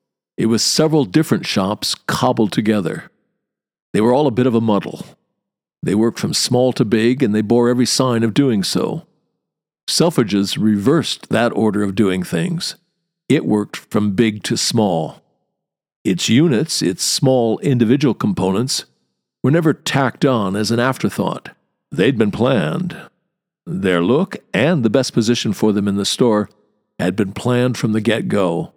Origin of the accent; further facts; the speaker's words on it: Wisconsin, United States; We're not from the same part of the state. I grew up in the Driftless Hills in the southwestern part of the state.